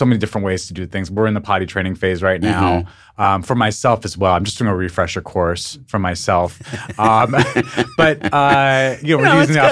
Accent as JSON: {"language": "English", "town": "Albuquerque", "region": "New Mexico", "country": "United States", "tie": "born or raised there", "said": "you know, this state that I was born in."}